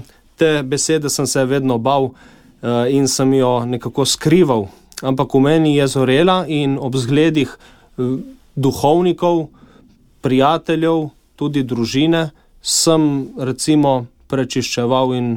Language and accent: Slovenian; Postojna, Littoral–Inner Carniola, Slovenia; Rodil sem se v Postojni pred 29 leti. Odraščal v povprečni družini, krščanski.